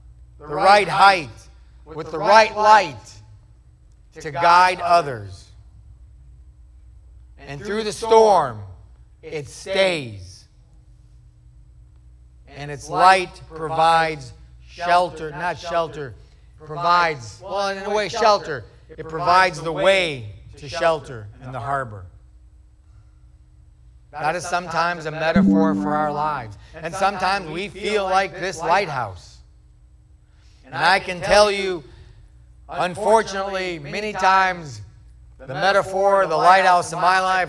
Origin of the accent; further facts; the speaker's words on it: Minneapolis, Minnesota, United States; also born or lived in Amarillo; when I moved from Minneapolis to Amarillo, it was a hard move. 1,000 miles from my family. And I didn't speak Southern.